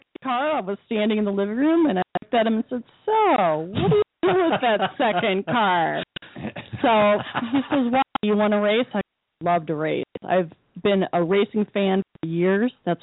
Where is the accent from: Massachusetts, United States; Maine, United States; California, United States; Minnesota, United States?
Minnesota, United States; Minnesota.